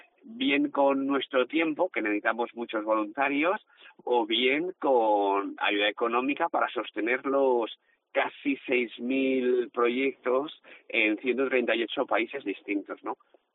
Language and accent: Spanish; Madrid, Community of Madrid, Spain; moved away; yo soy un madrileño que mañana voy a hacer 20 años en Galicia.